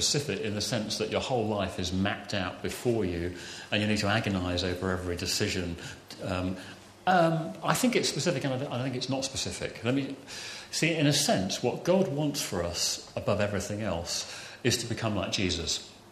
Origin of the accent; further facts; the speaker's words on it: Wales, United Kingdom; although I am Welsh, and if I could have done, I would have done.